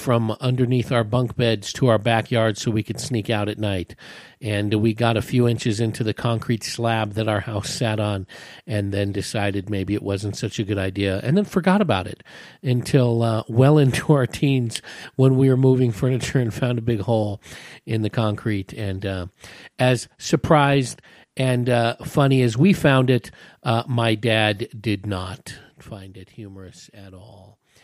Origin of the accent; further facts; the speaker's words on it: Hayward, California, United States; I grew up in Hayward, California on Panama Street.